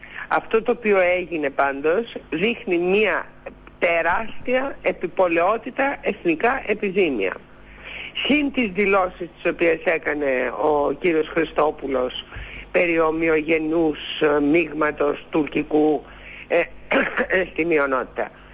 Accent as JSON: {"language": "Greek", "town": "Athens", "region": "Attica", "country": "Greece", "said": "και όχι δικό μου που είμαι Αθηναία"}